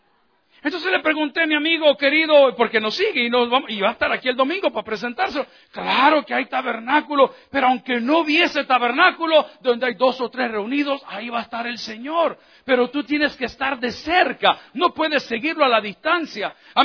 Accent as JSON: {"language": "Spanish", "country": "El Salvador", "said": "Y oigan lo que está pasando en mi país, El Salvador, que las cárceles están al 300% de sobrepoblación."}